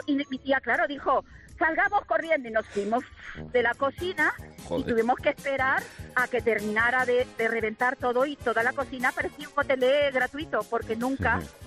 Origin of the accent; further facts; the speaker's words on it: Peru; now in Cádiz, Spain; Yo soy peruana, pero más española que ninguna.